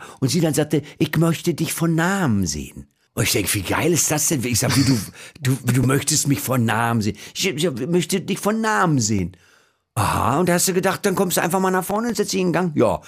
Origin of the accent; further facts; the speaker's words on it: Stuttgart, Baden-Württemberg, Germany; das ist für mich auch als Stuttgarter uninteressant. Mich interessiert nicht, was in Köln abläuft, wenn ich in Stuttgart lebe.